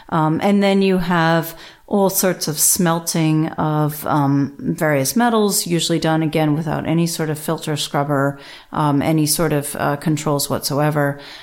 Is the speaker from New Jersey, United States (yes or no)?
yes; New Jersey, United States; So I grew up in New Jersey, and we are well known for our Superfund sites.